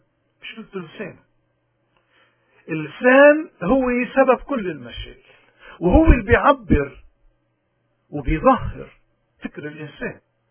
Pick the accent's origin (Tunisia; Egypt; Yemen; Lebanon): Lebanon; نحن كلبنانيين شو مشكلتنا مع رجال الدين تحديدا ومع السياسيين عموما؟